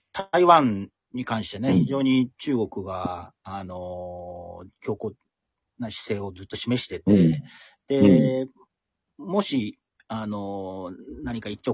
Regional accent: Neyagawa, Osaka, Japan; 私の地元の寝屋川の茅島に

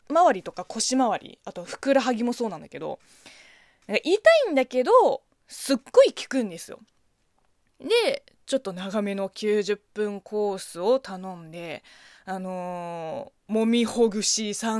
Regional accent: China; Japanese is a second language; now in Japan; この番組は中国生まれ中国育ちの … があなたの質問に答えていく Q&A ラジオでございます。

